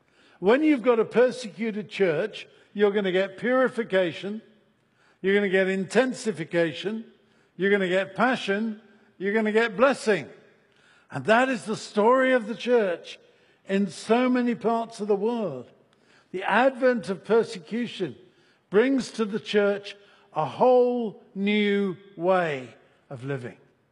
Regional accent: United Kingdom; As a Brit, I understand why you would want the Second Amendment to dispose of the British.

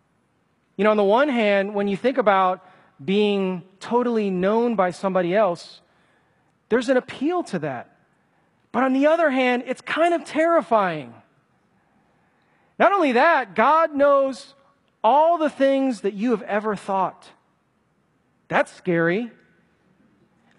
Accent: Chicago, Illinois, United States; I grew up in Chicago in the 90s when gang violence was on the rise.

